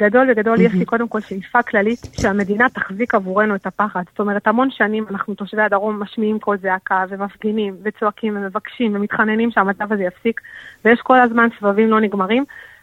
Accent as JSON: {"language": "Hebrew", "town": "Ma'agalim", "region": "Southern District", "country": "Israel", "tie": "born or raised there", "said": "אני גדלתי כל החיים בדרום, אני ממושב מעגלים במקור, ובעצם גדלתי במקום הכי בטוח בעולם"}